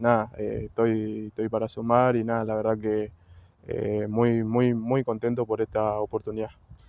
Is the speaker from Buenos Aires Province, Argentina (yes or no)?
no; Corrientes, Argentina; vengo de Corrientes, capital.